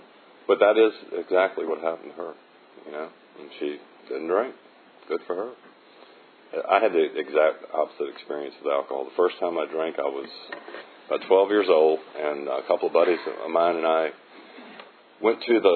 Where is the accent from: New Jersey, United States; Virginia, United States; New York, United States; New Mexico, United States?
Virginia, United States; Richmond; I was born and raised in Richmond.